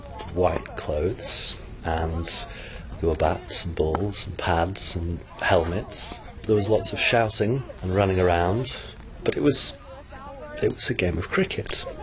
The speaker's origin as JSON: {"language": "English", "region": "East Midlands", "country": "United Kingdom", "moved": "yes", "lives_now": "Shenyang, China", "said": "I come originally from Lincolnshire, and I now live in Shenyang, in the northeast of China."}